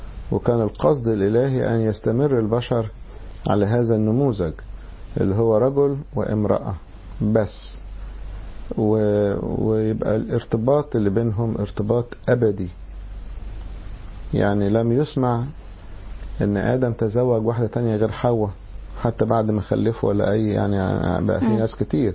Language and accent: Arabic; Egypt; عندنا في مصر